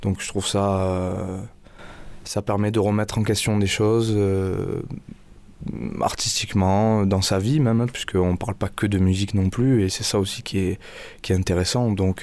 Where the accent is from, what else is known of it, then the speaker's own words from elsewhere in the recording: La Ciotat, Provence-Alpes-Côte d'Azur, France; je viens du sud, de la Ciotat, je suis ciotadin.